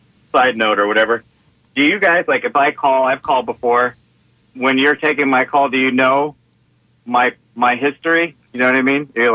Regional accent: Tampa, Florida, United States; I grew up in Southeast Tampa in Claremont.

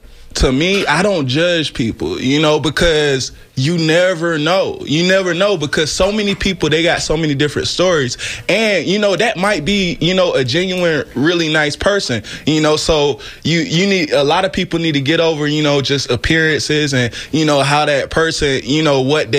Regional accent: Lake City, South Carolina, United States; now in Tampa, United States; I'm from Lake City, South Carolina. It's like a little real itty bitty small town in South Carolina.

